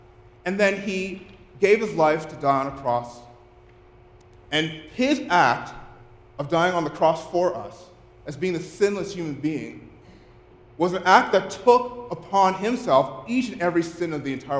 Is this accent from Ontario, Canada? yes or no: yes; Ottawa, Ontario, Canada; Now, I grew up in the Ottawa area